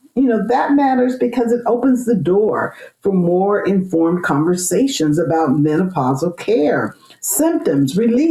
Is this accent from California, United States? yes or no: yes; California, United States; I am airing from Sacramento, California, actually my home state.